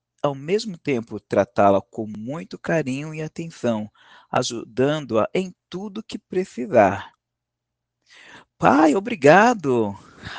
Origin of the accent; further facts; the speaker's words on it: São Paulo, Brazil; sou de São Paulo, capital, que é onde eu estou